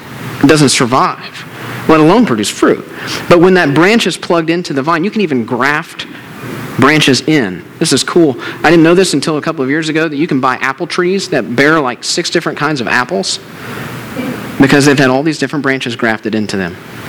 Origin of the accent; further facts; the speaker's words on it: Indiana, United States; Now, us in Owen County, we have our own dialect, okay?